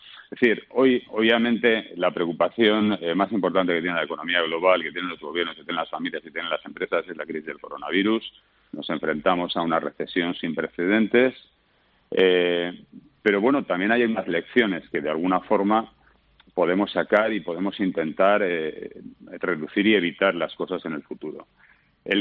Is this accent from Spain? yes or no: yes; Valencian Community, Spain; estoy casi 40 días de confinamiento en Castellón, en mi pueblo, que es, bueno, donde tengo toda mi familia